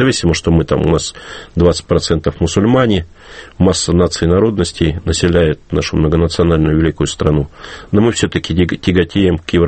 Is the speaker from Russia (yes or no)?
yes; Siberia, Russia; я сам сибиряк